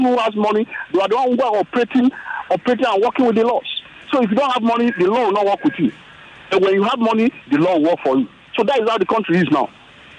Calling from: Ikeja, Lagos, Nigeria; I'm calling from Ikeja.

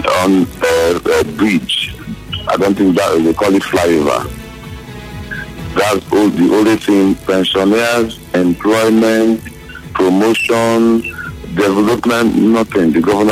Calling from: Iwofe, Rivers, Nigeria; I'm calling from Iwofe.

